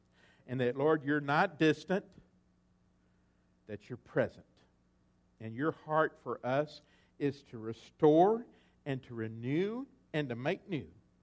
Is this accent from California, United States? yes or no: no; Texas, United States; I grew up around that in East Texas.